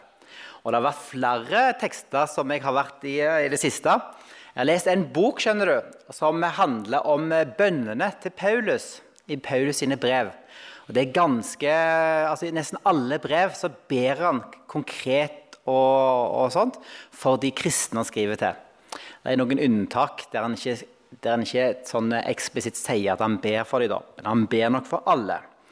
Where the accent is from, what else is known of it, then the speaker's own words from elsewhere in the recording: Horneland, Vestland, Norway; Dere hører jo hvor jeg kommer fra, gjør dere ikke det? Ja, jeg kommer fra Horneland, Bedehus. Jeg hører dere vel på dialekten, nei da. Så vi har flyttet til Stord